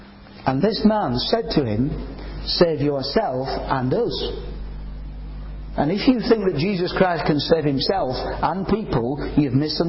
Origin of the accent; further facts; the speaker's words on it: Nelson, North West England, United Kingdom; born there; I was born in Nelson, Lancashire.